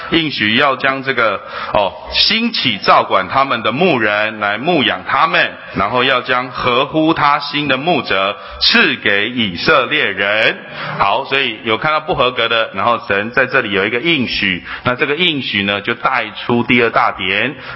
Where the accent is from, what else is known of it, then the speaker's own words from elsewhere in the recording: Sanchong, New Taipei, Taiwan; 我是这个在三重长大的，对，就是弟兄姊妹都知道，大概那边有很多这个拜偶像之地哦。